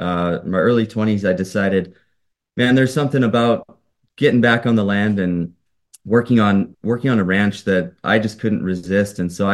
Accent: Alberta, Canada; my roots, I'm from Southern Alberta, grew up on a sort of a mixed farm near the Montana border.

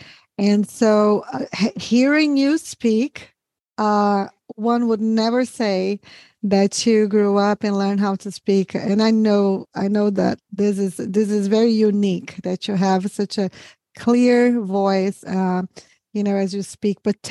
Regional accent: South Region, Brazil; I was raised in South Brazil. And I lived in a large city when I went to college.

